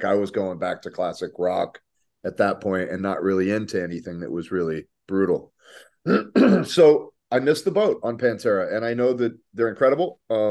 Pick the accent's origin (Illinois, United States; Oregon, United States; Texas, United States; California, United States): Texas, United States; Corpus Christi; I grew up in Corpus Christi, Texas, and Corpus Christi is a very big thrash and heavy metal, like, hotbed.